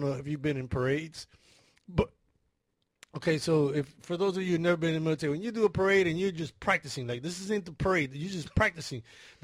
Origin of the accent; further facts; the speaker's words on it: Chicago, Illinois, United States; I was raised in Chicago. Chicago is really cold. You get that 25 and 30 degree weather.